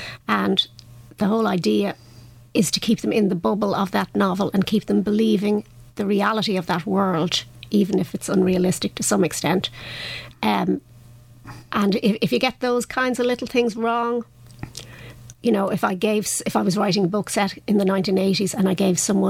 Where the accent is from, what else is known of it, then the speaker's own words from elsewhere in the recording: Dublin, Leinster, Ireland; I was born in Stonybatter was our first home when I was a small child. So I know the area very well. I know Phoenix Park very well.